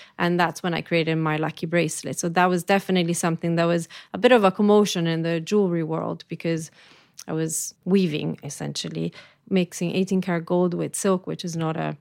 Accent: Florence, Tuscany, Italy; English is a second language; you know, I grew up in Florence, so definitely that was my upbringing. I was a little bit more exotic, I think, than the traditional Florentine because my mother's from New York.

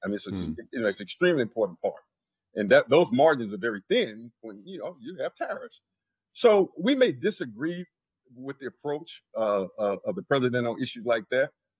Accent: South Carolina, United States; I mean, growing up in South Carolina, when politicians come to the church, when they come to our institutions, they didn't talk about China.

